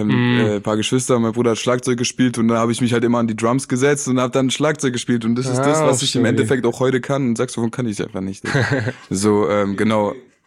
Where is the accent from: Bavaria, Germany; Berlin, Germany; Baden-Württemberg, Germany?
Baden-Württemberg, Germany; moved away as an adult; now in Hamburg, Germany; Also ich bin im Süden aufgewachsen, in Freiburg, beziehungsweise in einer kleinen Stadt nebendran.